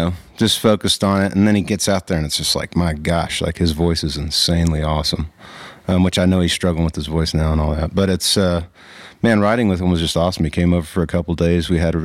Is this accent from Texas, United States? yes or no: yes; Texas, United States; I'm grateful I was born in Texas and I'm a Texan. It's pretty cool.